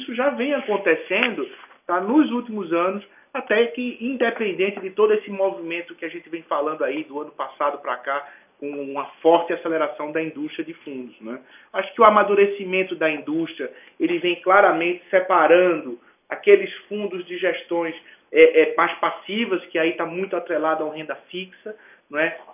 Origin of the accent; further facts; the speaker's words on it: Northeast Region, Brazil; minhas origens são lá por cima, né? Eu sou nordestino e comecei minha carreira em 86 lá na região.